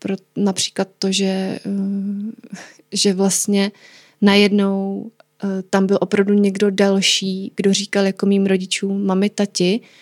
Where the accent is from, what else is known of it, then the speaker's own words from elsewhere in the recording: South Moravian Region, Czechia; my jsme z Jižní Moravy, tak to byl docela velký výlet